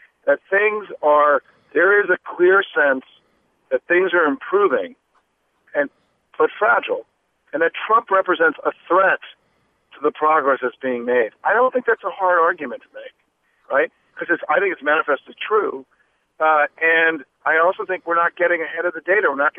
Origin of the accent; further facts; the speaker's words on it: United States; when I was growing up in the United States, urban areas were dangerous, right?